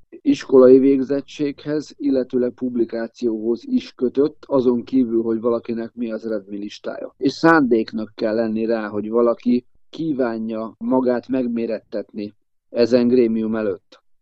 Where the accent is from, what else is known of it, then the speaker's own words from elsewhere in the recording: Százhalombatta, Pest, Hungary; szülővárosomban, Szászalombattán